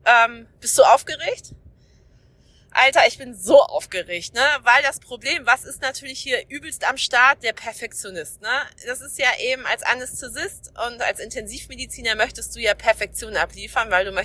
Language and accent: German; North Rhine-Westphalia, Germany; now in Schleswig-Holstein, Germany; Ich bin seit 2013 hier in Schleswig-Holstein, bin ja aus dem Ruhrgebiet hier hochgezogen